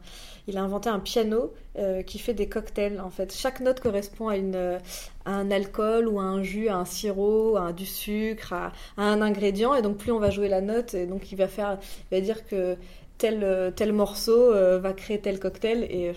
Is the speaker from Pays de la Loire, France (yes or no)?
no; Provence-Alpes-Côte d'Azur, France; moi je viens du sud de la France, je suis provençale, je viens du Var.